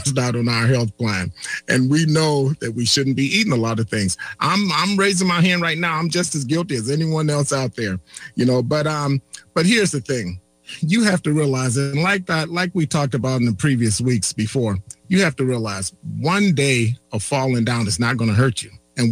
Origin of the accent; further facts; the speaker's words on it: Chicago, Illinois, United States; So we driving, and I was from Chicago.